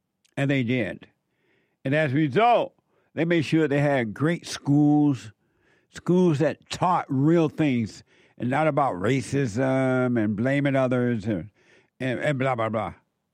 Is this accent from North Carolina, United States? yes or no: no; Alabama, United States; And so I grew up in Alabama there on the plantation.